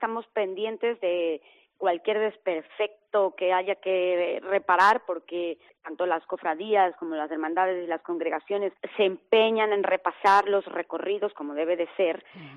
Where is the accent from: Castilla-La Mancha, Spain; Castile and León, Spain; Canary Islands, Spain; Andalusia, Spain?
Castile and León, Spain; Salamanca; para nosotros como salmantinos, la única fiesta de interés turístico internacional de nuestra ciudad.